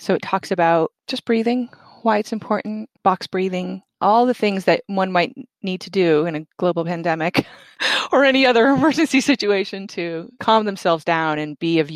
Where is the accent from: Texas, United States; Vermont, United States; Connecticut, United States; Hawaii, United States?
Vermont, United States; Growing up in Vermont, actually, I became a rock and roll DJ for a statewide radio station